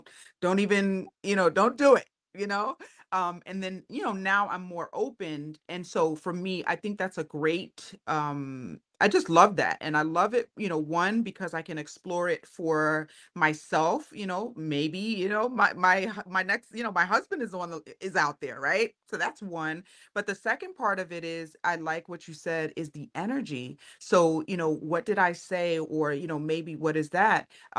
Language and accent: English; New York, United States; I'm a New Yorker.